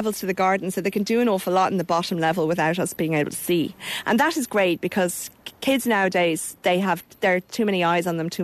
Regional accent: Booterstown, Leinster, Ireland; I never got them at home when I was growing up in Booterstown.

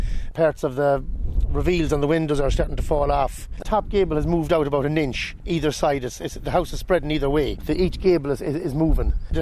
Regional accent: Ireland; is Mayo and Donegal so different? We should be treated the same as the east of the country. Like, we're all Irish citizens.

